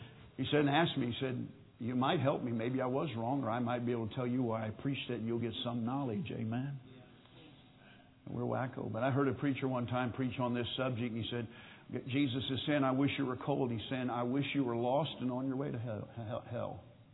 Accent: Kansas, United States; I said, well, growing up in Kansas with nothing to block the wind in the middle of the winter, 20 below, wind chill factor of 40 below

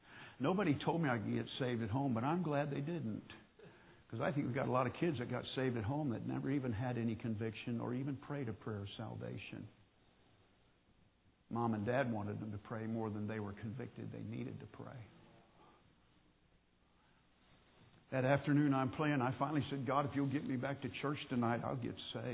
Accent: Hutchinson, Kansas, United States; born there; I was born in Grace Hospital in Hutchinson, Kansas, July 24th, 1955.

